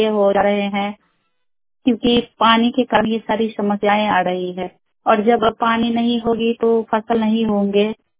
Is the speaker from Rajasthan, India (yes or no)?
no; Bihar, India; फुलवरिया बंगाली टोला से बोल रही हूँ। पानी के लिए बहुत ही समस्या होती है क्योंकि खेती हम लोग मतलब बिहार से बिलोंग करते हैं